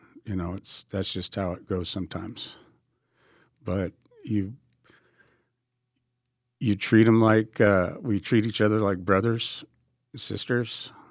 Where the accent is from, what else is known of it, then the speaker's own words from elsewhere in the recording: Butte Falls, Oregon, United States; also born or lived in California; I grew up in Butte Falls.